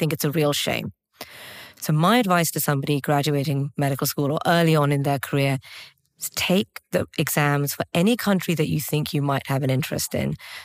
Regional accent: London, United Kingdom; moved away; I mean, I'm a Londoner through and through. I love London. I think it's the greatest city in the world. And yet I've spent the last 24 years not living in London

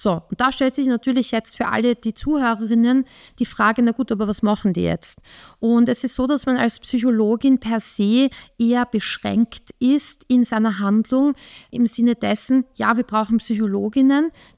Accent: Vienna, Austria; ich komme aus Wien.

